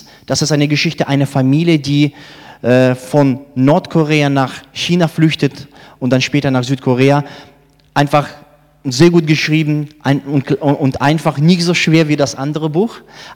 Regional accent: Siberia, Russia; Ich bin selbst in Russland geboren und in Sibirien aufgewachsen.

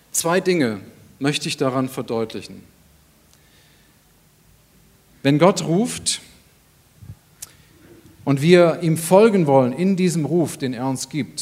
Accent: China; Ich komme aus China, da gibt es eine Sorte Joghurt, wo wir gelebt haben.

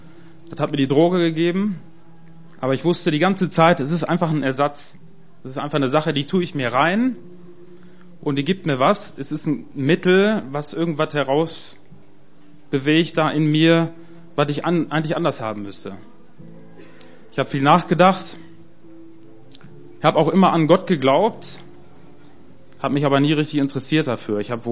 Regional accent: Spain; Ich bin katholisch aufgewachsen, bin eigentlich Spanier, sind eigentlich fast alle katholisch

